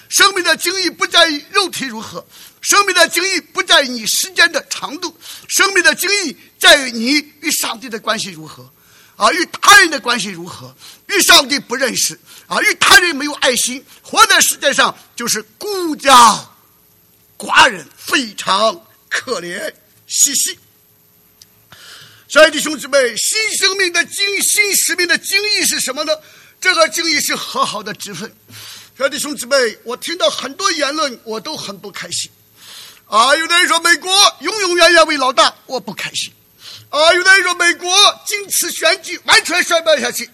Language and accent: Chinese; China; 当我们出生在中国大陆的小的时候读书，很大的动力就是为中华崛起而读书